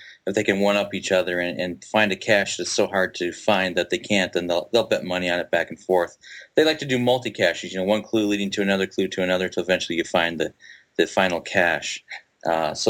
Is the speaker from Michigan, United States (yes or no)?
no; Minnesota, United States; I would say a third of the audience was people that I knew up here because I'm from Minnesota.